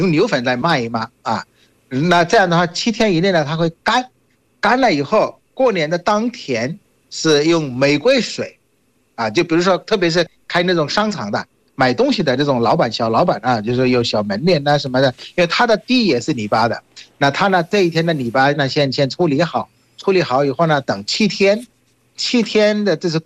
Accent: Bangladesh; Chinese is a second language; 我是来自于孟加拉国的

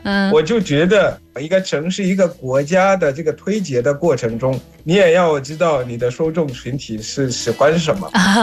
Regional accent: Zimbabwe; Chinese is a second language; 我是来自津巴布韦的

